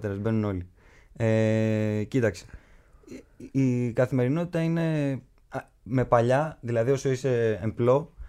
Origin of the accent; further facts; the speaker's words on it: Kasos, South Aegean, Greece; Αλλά έχει να κάνει και με την καταγωγή. Έχει να κάνει δηλαδή με το νησί. Γιατί εγώ και εσύ είμαστε από την Κάσο.